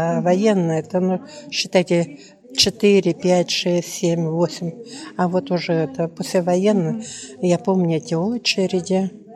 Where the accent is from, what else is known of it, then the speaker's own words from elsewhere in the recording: Belovo, Kemerovo Oblast, Russia; born there; Город Белово, Кемеровская область, 15 марта 1939 года.